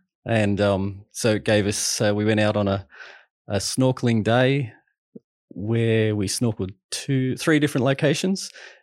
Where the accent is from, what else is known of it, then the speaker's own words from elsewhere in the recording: Greystanes, New South Wales, Australia; I grew up in Greystanes. So I live in Toongabby now, so it's not really that far away. My mother still lives over there. Grew up in a half-Christian home, I call it. My mother's Christian. My father wasn't.